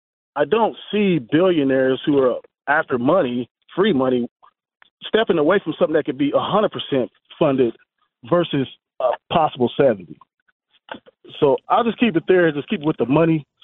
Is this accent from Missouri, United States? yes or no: yes; Missouri, United States; Me, because I'm from Missouri, I would want them to stay where they are.